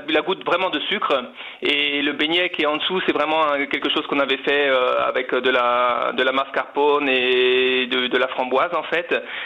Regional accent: France; Je suis français.

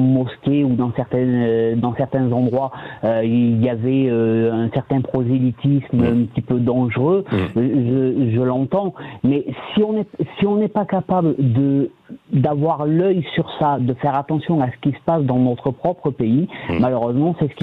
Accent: Toulouse, Occitanie, France; moi j'ai grandi à Bagatelle, c'est proche du Mirail à Toulouse, et honnêtement, moi, j'ai été dans l'école du quartier

